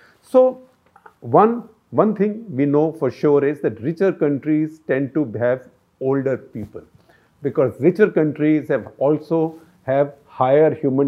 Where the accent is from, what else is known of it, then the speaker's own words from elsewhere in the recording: India; because I am Indian, I am letting my patriotism, nationalism, bias overshadow my judgment.